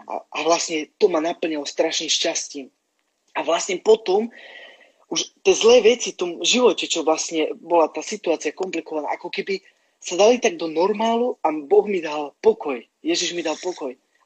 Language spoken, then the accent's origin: Slovak; Žitavany, Nitra Region, Slovakia; also born or lived in Zlaté Moravce; tedy som býval teda v Moravce, lebo ja som akože pochádzam zo Žitavian, ale potom rozvode sme sa presťahovali do Moraviec. Takže tedy som býval tam.